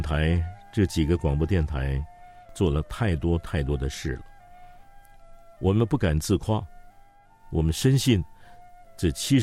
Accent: Singapore; also born or lived in Paris, France / Hong Kong; 我小的时候在新加坡出生长大，接受基本教育，后来在欧洲法国巴黎成长，然后在香港作为我的大本营

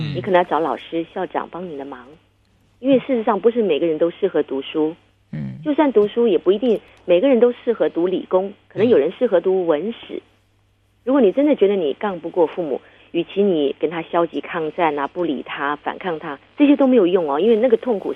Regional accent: Taiwan; 其实我们都是这么长大的耶。我们台湾也没有好到哪里，

